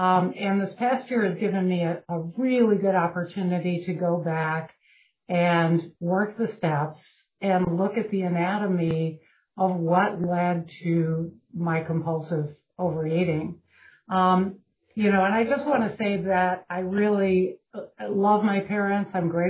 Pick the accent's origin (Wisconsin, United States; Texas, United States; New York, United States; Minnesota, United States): Wisconsin, United States; from Wisconsin.